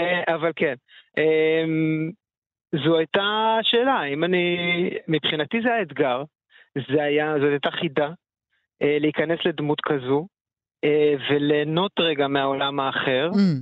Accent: Tel Aviv, Tel Aviv District, Israel; גרנו בתל אביב, אז אתה בתוך תל אביב, אתה, ההורים שלי לא מוכרים, וזאת הייתה המציאות שלי כילד

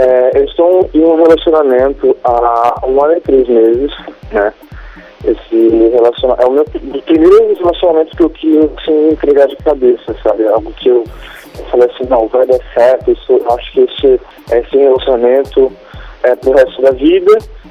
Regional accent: Guarujá, São Paulo, Brazil; Eu falo aqui do Guarujá.

